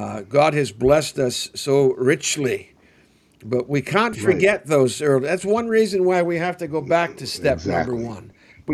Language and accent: English; Wales, United Kingdom; As a Welshman, I believe I'm part and parcel of the lost tribe of Israel.